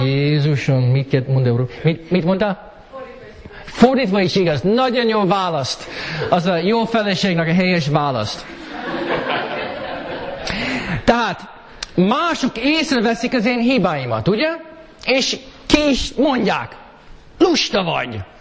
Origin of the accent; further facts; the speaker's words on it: United States; ugye én Amerikában nőttem fel, de … én magyar származású vagyok